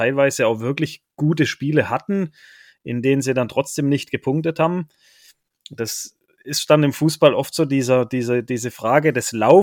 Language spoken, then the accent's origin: German; Baden-Württemberg, Germany; weil ich eben da auch groß geworden bin in der Region und früher eben auch das ein oder andere VfB-Trikot mal anhatte